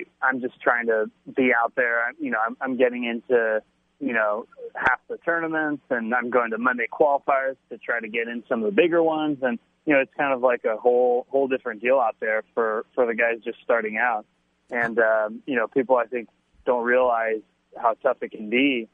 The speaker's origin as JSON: {"language": "English", "region": "California", "country": "United States", "tie": "born or raised there", "said": "Well, you know, I grew up in California. I actually went to a high school that had a lot of good students."}